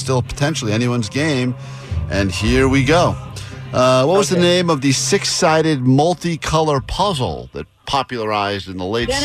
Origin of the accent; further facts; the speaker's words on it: East Coast, United States; Growing up on the East Coast, I remember hearing a telltale of the Valley Girl speech.